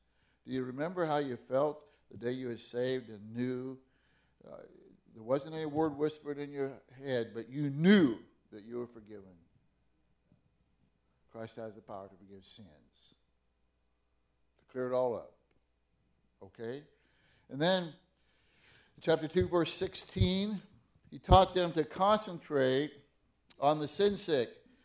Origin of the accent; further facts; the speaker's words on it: Fossil, Oregon, United States; I grew up in Fossil, Oregon. Miguel says, somebody that worked says it, Podunk, Oregon. And from 1 year old to 18, it was the center of the universe.